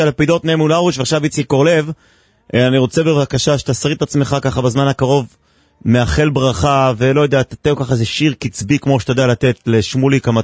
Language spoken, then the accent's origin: Hebrew; Jerusalem, Jerusalem District, Israel; אני גדלתי איתו עונם בבית וגן